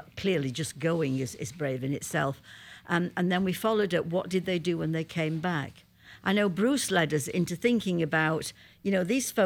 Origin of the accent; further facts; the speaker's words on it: United Kingdom; being British and having a long, long history, it's quite nice to do someone far back.